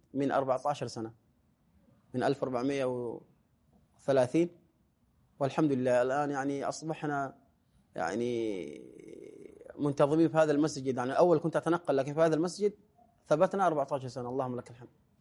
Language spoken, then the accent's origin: Arabic; Saudi Arabia; عندنا في السعودية يعني البباسي قديما